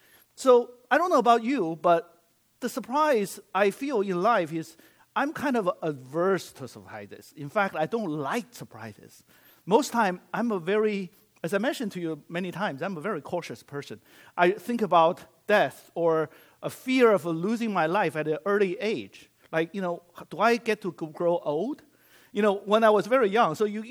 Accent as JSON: {"language": "English", "country": "China", "tie": "born or raised there", "second_language": "English", "moved": "yes", "lives_now": "United States", "said": "I grew up in China."}